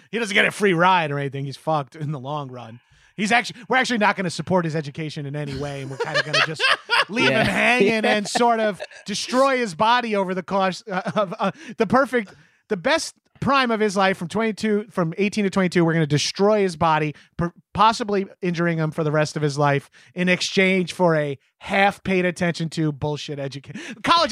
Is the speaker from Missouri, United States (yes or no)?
no; New York, United States; But as a New Yorker, it's a safe bet that, going into the white school